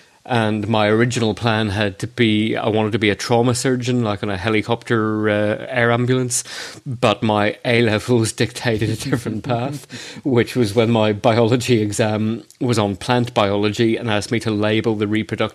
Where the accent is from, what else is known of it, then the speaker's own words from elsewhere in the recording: Belfast, Northern Ireland, United Kingdom; growing up in Belfast and in Northern Ireland, then there was the natural interest in crime and terror. I was born in 79 and went to school at St. Malachy's College just off Carlisle Circus in the 90s.